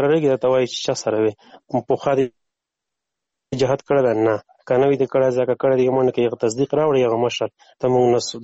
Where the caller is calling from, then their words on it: Afghanistan; مالی افغانستان نه تماس نیول ده